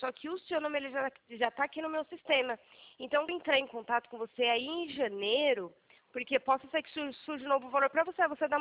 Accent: Mogi Guaçu, São Paulo, Brazil; Eu sou aqui de São Paulo, em Mogi Guaçu.

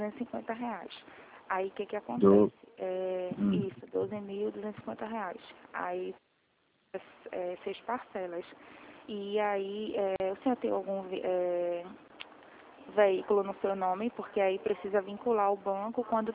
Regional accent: Recife, Pernambuco, Brazil; É Recife, Pernambuco.

